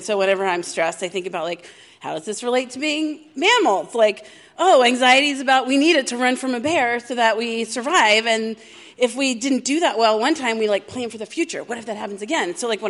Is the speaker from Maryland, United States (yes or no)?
yes; Baltimore, Maryland, United States; And I grew up in Baltimore City. And there was amazing citrus everywhere.